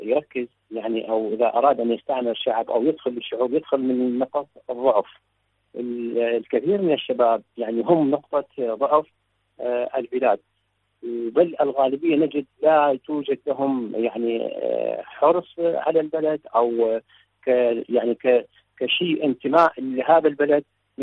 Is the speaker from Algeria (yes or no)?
no; Iraq; من العراق.